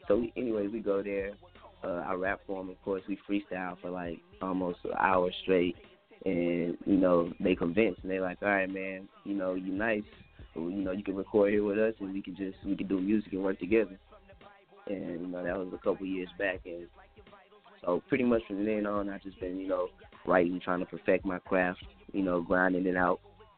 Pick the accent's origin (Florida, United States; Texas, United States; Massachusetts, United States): Texas, United States; Houston; You know, I'm from Houston, born and raised, A-Leaf to be specific, man.